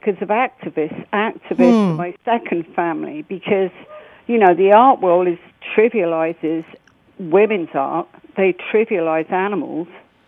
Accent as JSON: {"language": "English", "country": "United Kingdom", "tie": "born there", "also_born_or_lived": "United States", "said": "I'm actually American, but I was born in the UK."}